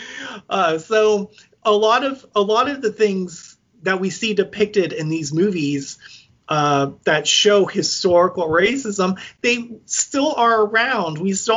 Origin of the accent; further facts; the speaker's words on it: the South, United States; Girl, I'm from the South.